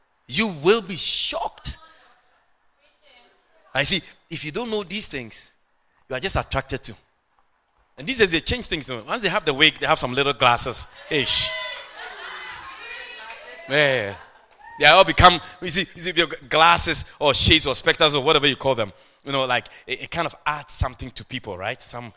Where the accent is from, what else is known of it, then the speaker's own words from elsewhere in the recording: Agogo, Ashanti, Ghana; English is a second language; me, I was born in Africa. I was born in Ghana. My hometown is called Agogo. A-G-O-G-O.